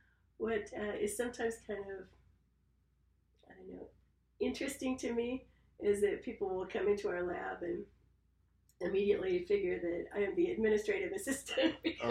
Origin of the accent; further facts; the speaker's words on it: California, United States; because growing up in California, it just never occurred to me that there were things girls couldn't do, you know?